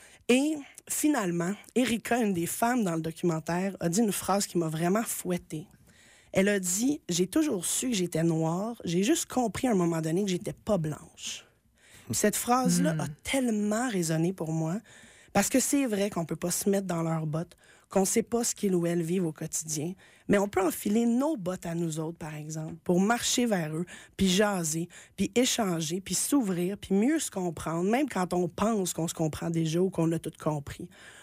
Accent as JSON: {"language": "French", "town": "Montreal", "region": "Quebec", "country": "Canada", "tie": "born or raised there", "said": "Je suis née à Montréal. Moi, j'ai fréquenté toute ma vie des écoles remplies de gens issus de différentes communautés culturelles."}